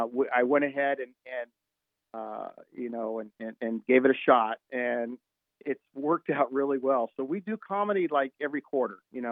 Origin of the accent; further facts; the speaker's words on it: Manhattan, New York, United States; because we're from Manhattan